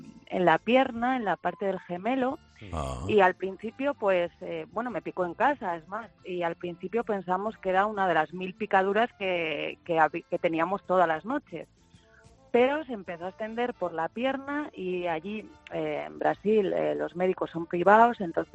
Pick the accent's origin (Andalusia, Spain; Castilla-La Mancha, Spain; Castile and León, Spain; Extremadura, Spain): Castile and León, Spain; León; llegué por Lisboa-Madrid, Madrid-León, porque soy leonesa